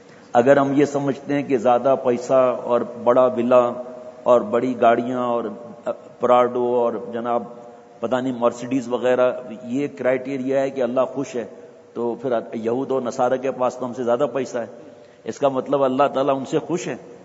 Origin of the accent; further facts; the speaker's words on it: Sindh, Pakistan; اور جو ہم گاؤں کے رہنے والے ہیں پاکستان میں, تھر پارکر, ادھر تھر پارکر ہیں